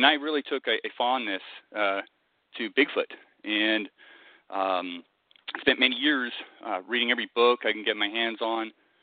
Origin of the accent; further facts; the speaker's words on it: Scotland, United Kingdom; You know, I grew up in Scotland